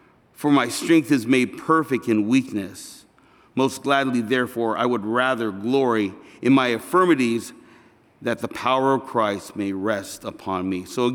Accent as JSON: {"language": "English", "region": "California", "country": "United States", "tie": "born or raised there", "said": "My wife and I, we grew up in Southern California."}